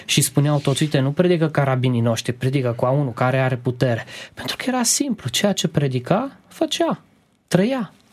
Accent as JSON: {"language": "Romanian", "region": "Transylvania", "country": "Romania", "said": "sunt ardelean"}